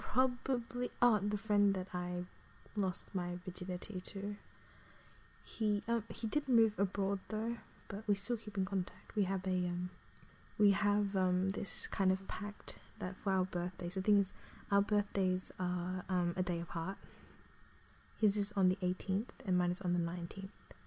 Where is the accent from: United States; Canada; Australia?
Australia; accent: Australian; basically removing the Australian accent and just removing all traces of being Australian in the accent, then it gets like very deliberate with my accent.